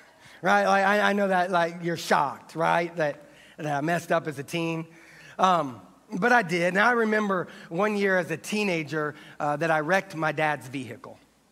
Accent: Indianapolis, Indiana, United States; You see, I grew up in Indianapolis, right next to the Indianapolis Motor Speedway.

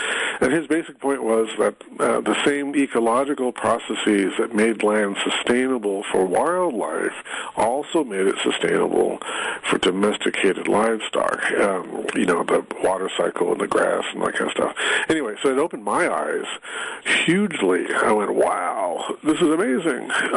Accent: Phoenix, Arizona, United States; Quickly, I'm a city boy. I grew up in Phoenix, Arizona

